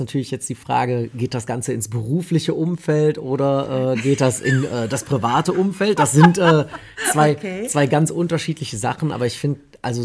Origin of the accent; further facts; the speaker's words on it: Königsdorf, North Rhine-Westphalia, Germany; Ich bin in Königsdorf groß geworden. Das ist quasi direkt vor den Toren Kölns. Ich glaube, es sind 100 Meter, 200 Meter bis zur Stadtgrenze, zur offiziellen, also im Kölner Westen.